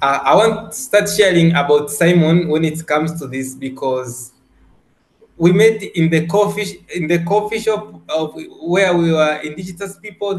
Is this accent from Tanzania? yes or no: yes; Tanzania; but I am from Tanzania